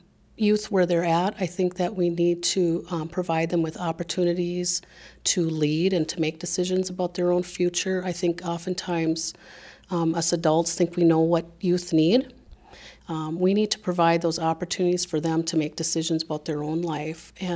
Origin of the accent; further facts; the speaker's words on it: Minnesota, United States; I'm from the Upper Sioux community. I am Dakota from one of the four reservations in Minnesota.